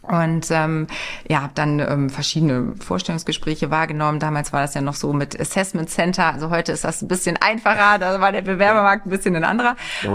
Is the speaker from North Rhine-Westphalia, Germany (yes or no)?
no; Lower Saxony, Germany; ich bin im Grunde aufgewachsen in der Lüneburger Heide, in einer großen Familie. Ich habe noch 3 Geschwister